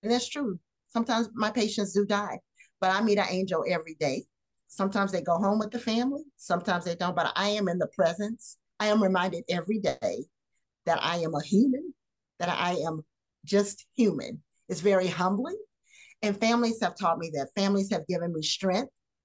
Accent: the South, United States; I grew up in the South, I grew up in the church, and I'm a Christian

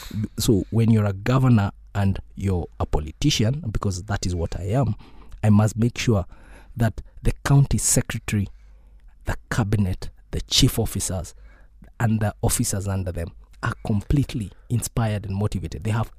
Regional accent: Nairobi, Kenya; born there; I was born in Pumwani Hospital. All right, that's a normal hospital in Nairobi.

